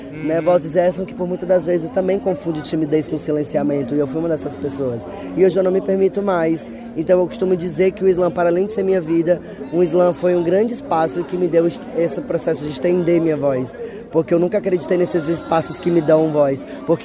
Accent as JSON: {"language": "Portuguese", "region": "Ceará", "country": "Brazil", "said": "Eu venho dos estados que mais mata pessoas como eu, inclusive eu venho do Ceará"}